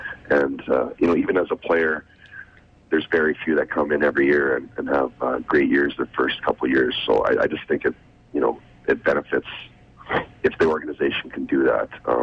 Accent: Red Deer, Alberta, Canada; I mean, I'm from Red Deer, Alberta. I love Canada.

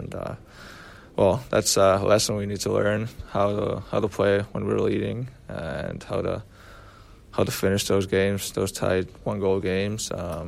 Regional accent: Finland; English is a second language; in the NHL and now come to Finland and play. It was awesome as a kid to go watch Florida play against my hometown team, and now being able to be one of those guys who comes here and kind of inspire the kids here.

